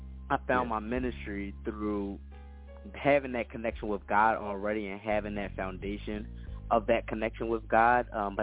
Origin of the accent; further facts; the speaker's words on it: Philadelphia, Pennsylvania, United States; I am 17 years old. I go to school in Pennsylvania. However, I'm from Philadelphia.